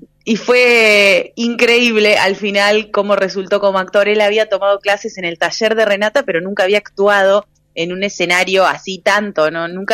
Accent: Gualeguaychú, Entre Ríos, Argentina; que también soy de Gualeguaychú

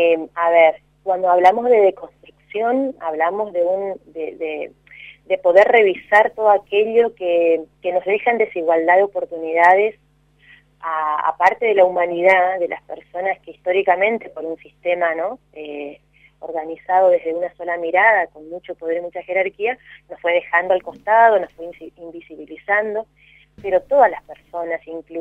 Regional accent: Barranqueras, Chaco, Argentina; somos de Barranqueras, tres mujeres en este caso

